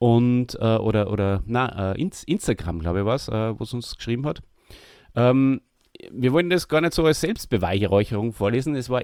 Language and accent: German; Austria; wir als Österreicher waren natürlich ein bisschen überrascht, wie der Nikolaus hier in dieser Folge dargestellt wird.